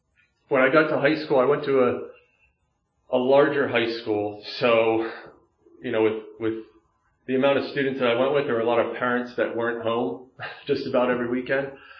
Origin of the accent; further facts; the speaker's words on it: Lansdale, Pennsylvania, United States; I grew up in Lansdale, Pennsylvania, obviously not too far from here. I'm the youngest of three brothers.